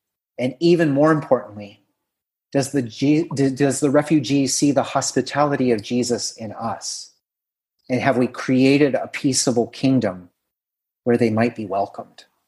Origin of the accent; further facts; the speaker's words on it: United States; I am an American who went to college in Pittsburgh, Pennsylvania, in the United States